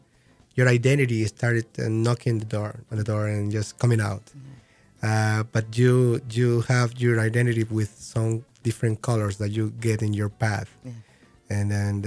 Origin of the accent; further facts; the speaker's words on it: Guayaquil, Guayas, Ecuador; now in Atlanta, United States; I'm from Ecuador, Guayaquil, Ecuador.